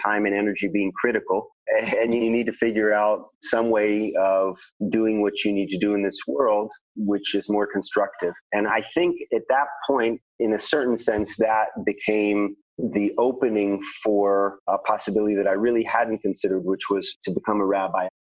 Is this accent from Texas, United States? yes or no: yes; Houston, Texas, United States; Growing up in Houston, Texas, the most I could get from Israel was by rushing to see the New York Times in the morning because the Houston papers didn't have anything to say.